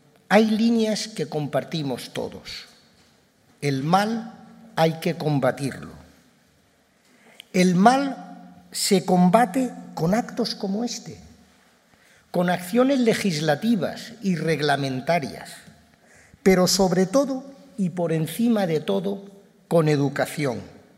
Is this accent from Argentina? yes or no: no; Spain; Como españoles judíos, estamos complacidos por el papel de nuestro rey y de nuestro país.